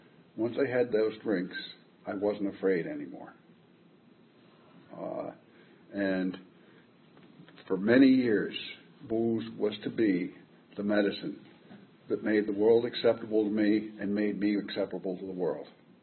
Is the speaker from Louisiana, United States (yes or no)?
no; Bronx, New York, United States; born there; So, to begin at the beginning, I was born in the Bronx, New York.